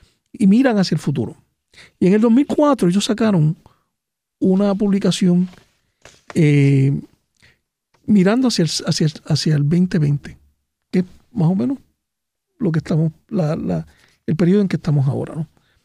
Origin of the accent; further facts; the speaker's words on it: Puerto Rico; como puertorriqueño, ¿verdad? Yo comparto estas mismas preocupaciones que tú tienes.